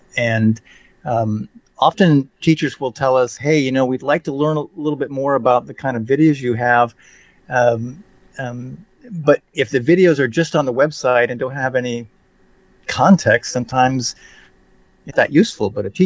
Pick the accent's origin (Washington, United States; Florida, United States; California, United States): Florida, United States; Sarasota; I grew up on the Gulf of Mexico in Sarasota, Florida, and it influenced me in ways that I can't even completely understand